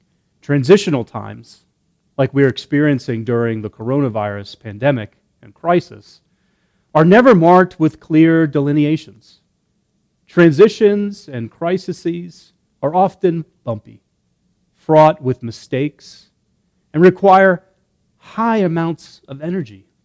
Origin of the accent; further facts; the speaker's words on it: Washington, District of Columbia, United States; Growing up in the Washington, D.C. area, the cherry blossoms always signaled spring was here and longer, warmer days were already here.